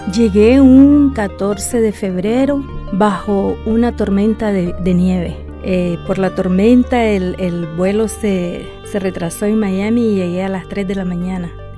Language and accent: Spanish; Nicaragua; Creo que como los nicaragüenses pasamos esta etapa de la guerra